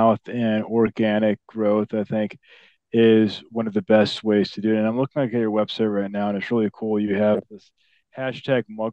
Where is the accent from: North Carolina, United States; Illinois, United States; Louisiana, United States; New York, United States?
Illinois, United States; Chicago; I mean, I'm originally from Chicago, so I know the Midwest a little bit